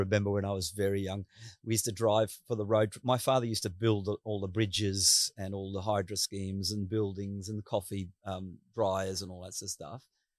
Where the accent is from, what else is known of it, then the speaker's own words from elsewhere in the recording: Lae, Morobe, Papua New Guinea; I was born in Lae, 1960. My parents were German immigrants and they moved to PNG. I went to school in Lae until I was 12 years old